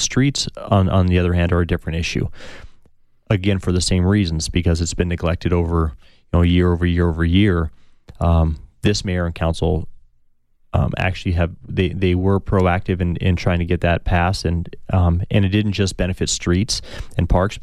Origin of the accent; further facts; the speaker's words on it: Tucson, Arizona, United States; So I'm a product of public education here in Tucson. I grew up in Tucson School District.